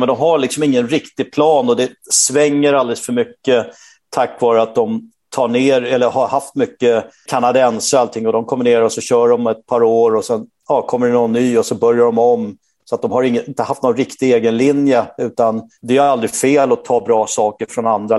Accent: Sweden; och för mig som svensk fick man ha

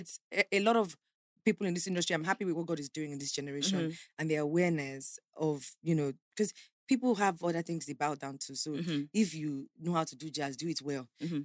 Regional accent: Nigeria; Because what I'm asking as a Nigerian right now.

